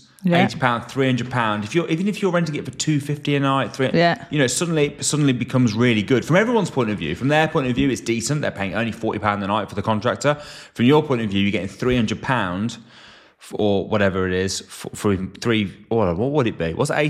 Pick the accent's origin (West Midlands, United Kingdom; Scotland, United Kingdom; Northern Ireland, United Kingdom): West Midlands, United Kingdom; Pelsall; the family home that I grew up in was in Warsaw in Pelsall.